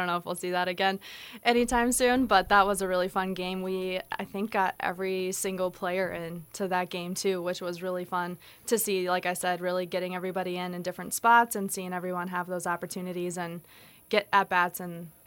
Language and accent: English; Omaha, Nebraska, United States; So I grew up in Omaha